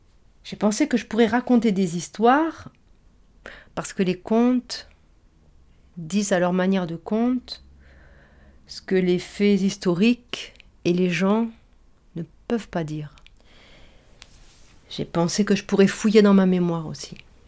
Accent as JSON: {"language": "French", "town": "Algiers", "region": "Algiers Province", "country": "Algeria", "tie": "born there", "said": "Je me souviens. Je suis née à Alger en 1958."}